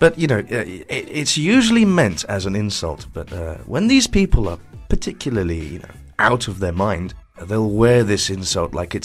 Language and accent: English; United Kingdom; And after work, you know, as British do, we like to go for a beer, maybe two, with some friends before we both go our separate ways. It's a very British thing to do.